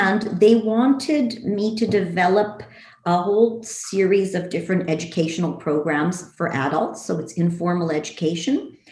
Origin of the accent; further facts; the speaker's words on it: Winnipeg, Manitoba, Canada; also born or lived in France; So I grew up in Winnipeg and I went to French immersion.